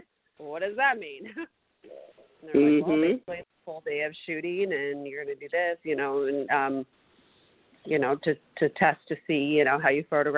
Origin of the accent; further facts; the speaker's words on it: Tacoma, Washington, United States; moved away as an adult; I grew up in Tacoma, Washington, and then I moved to L.A. literally when I was 18 to start modeling and acting.